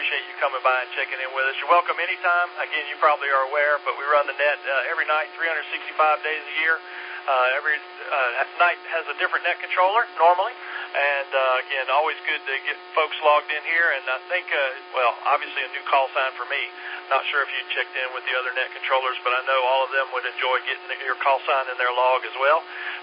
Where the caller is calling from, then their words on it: Greenville, United States; I'm calling in from Greenville. Newly licensed and excited to be checking in tonight.